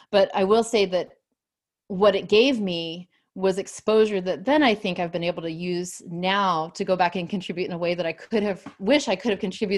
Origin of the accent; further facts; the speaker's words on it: Irvine, California, United States; So I grew up in Irvine, California. I was the second of seven children. So I was from a big family in Southern California. I was raised near the beach and went to public school for my entire life.